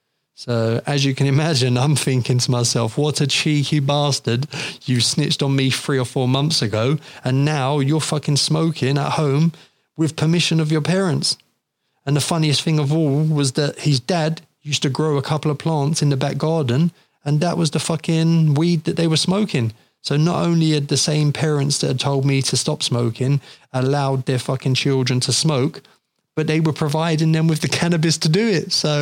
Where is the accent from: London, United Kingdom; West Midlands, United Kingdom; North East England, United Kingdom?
London, United Kingdom; what it was like growing up in London as a smoker